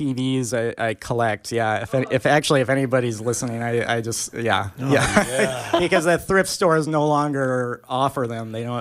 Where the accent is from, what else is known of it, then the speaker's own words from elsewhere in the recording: Grand Rapids, Minnesota, United States; I think growing up in Minnesota, like, I did want to do film stuff, and I had this idea that because I was in Grand Rapids, I had to try a lot harder